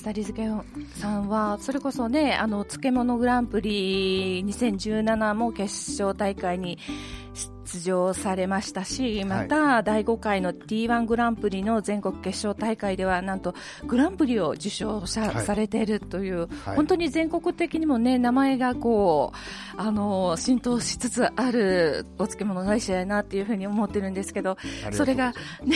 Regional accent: Osaka, Japan; 大阪行った時に思うんですよ。自分は暮らしてた時はね、もう生まれ育ってるはずやのに

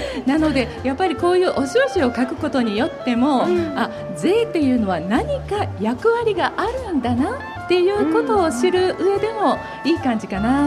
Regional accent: Osaka, Japan; 私も大阪出身なのでね、まあ、大阪にっていうふうにも考えてもいいんですけど

